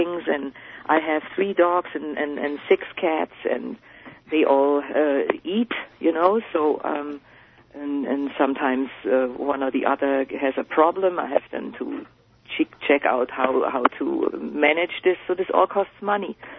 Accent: Munich, Bavaria, Germany; now in New York City, United States; I'm originally from Germany. I'm in New York City since 2000.

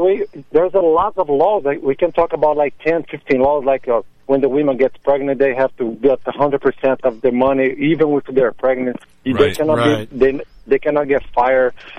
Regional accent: Minas Gerais, Brazil; English is a second language; I'm from Minas Gerais. Okay, it's like 4 hours from Sao Paulo.

